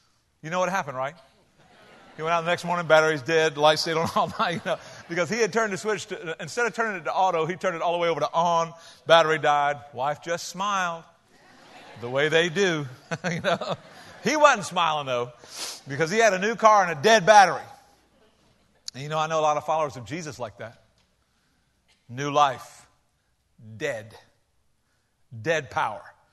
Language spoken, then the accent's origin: English; Georgia, United States; and since we're from Georgia, we'll start at the back and work our way forward, all right?